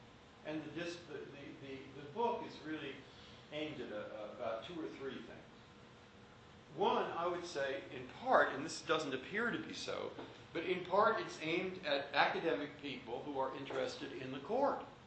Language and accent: English; San Francisco, California, United States; I grew up in San Francisco, pretty open, pretty democratic place, pretty tolerant place.